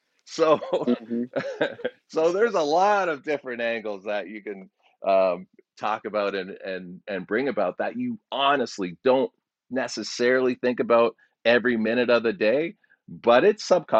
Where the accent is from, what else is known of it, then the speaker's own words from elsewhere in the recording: Stouffville, Ontario, Canada; now in Calgary, Canada; I'm originally from Toronto, and I said I grew up in a mostly white town. It's Stouffville. Stouffville is where I grew up for most of my life, and I got the job and I move out to Calgary.